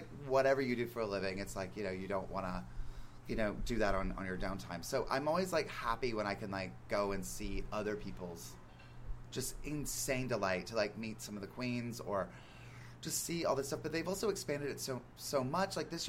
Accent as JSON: {"language": "English", "region": "the Carolinas", "country": "United States", "tie": "born or raised there", "lives_now": "Los Angeles, United States", "said": "Well, I mean, I grew up in the Carolinas and a bunch, and then here."}